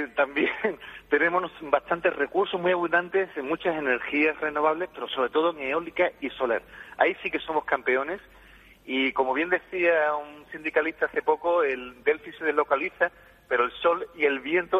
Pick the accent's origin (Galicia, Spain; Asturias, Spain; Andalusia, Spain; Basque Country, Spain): Andalusia, Spain; Chiclana; born there; yo soy nacido aquí en Chiclana